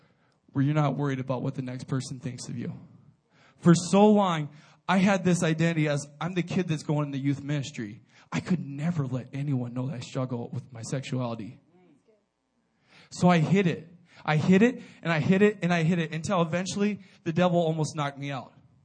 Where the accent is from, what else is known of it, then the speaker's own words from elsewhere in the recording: Montana, United States; I'm from Montana. Anybody know where Montana is at?